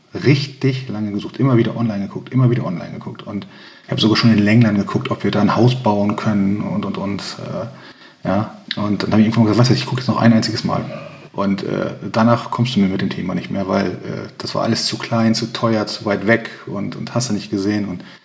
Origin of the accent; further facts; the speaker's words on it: Bad Bentheim, Lower Saxony, Germany; Ich bin 43 Jahre alt, bin gebürtiger Westniedersachse, ich komme aus der Grafschaft Bentheim. Das ist genau da an der deutsch-niederländischen Grenze und da dann auch der letzte Ort, Bad Bentheim-Gildehaus, da komme ich her. Ja, ich bin ein Bürger mit Burnenblut, wie man bei uns sagt, mit Bauernblut.